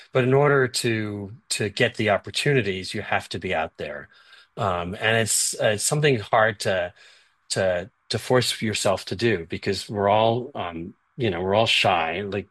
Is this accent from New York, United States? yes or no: yes; New York City, New York, United States; I grew up in New York City, and I went to the Neighborhood Playhouse, and I went to Herbert Burghoff Studio